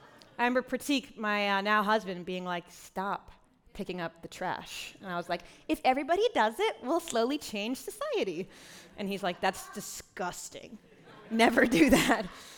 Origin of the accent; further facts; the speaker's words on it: Scarborough, Maine, United States; It's a huge city and a very different culture than Scarborough, Maine, where I grew up.